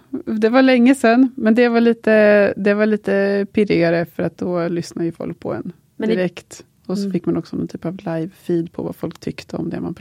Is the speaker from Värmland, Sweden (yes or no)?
no; Östergötland, Sweden; now in Stockholm, Sweden; Passande, jag kommer ju från Östergötland, så.